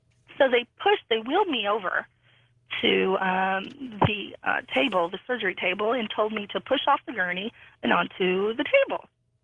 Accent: Kansas City, Missouri, United States; from Kansas City.

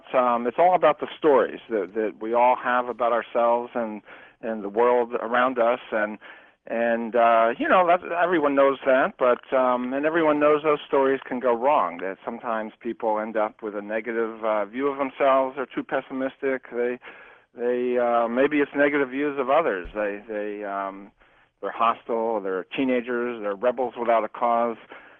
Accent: Philadelphia, Pennsylvania, United States; now in Virginia, United States; Well, I grew up in Philadelphia, lived here in Virginia for many years.

